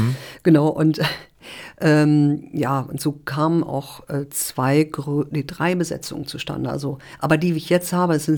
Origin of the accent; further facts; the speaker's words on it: Rhineland-Palatinate, Germany; born there; Nein, ich bin in der Pfalz geboren und habe in mehreren Bundesländern gewohnt, über 10 Schulen besucht, also wir sind ziemlich viel gereist mit meiner Familie.